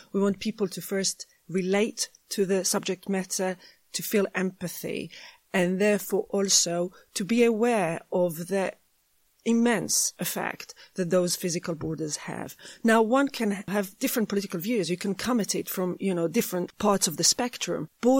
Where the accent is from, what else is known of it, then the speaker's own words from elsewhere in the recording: Jerusalem, Jerusalem District, Israel; I grew up in Jerusalem.